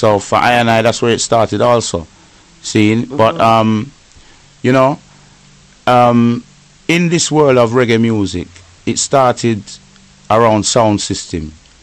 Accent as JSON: {"language": "English", "region": "London", "country": "United Kingdom", "tie": "born or raised there", "said": "And you know, growing up in London, them time there, every corner is a sound system."}